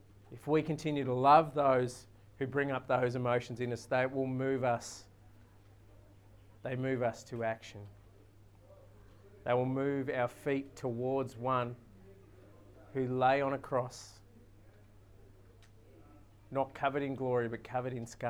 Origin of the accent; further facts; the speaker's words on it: Australia; When I was growing up in Australia, I never felt different just by being there.